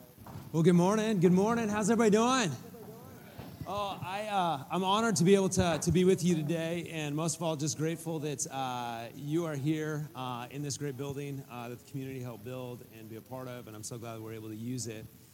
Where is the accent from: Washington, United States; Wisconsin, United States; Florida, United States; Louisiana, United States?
Washington, United States; Kitsap; So I grew up in Kitsap here, born and raised.